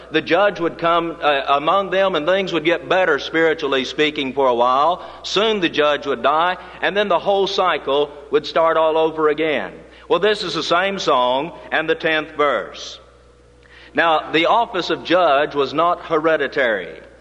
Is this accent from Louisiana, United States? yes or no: no; Oklahoma, United States; born there; this particular copy went back to the time that I was born in Oklahoma.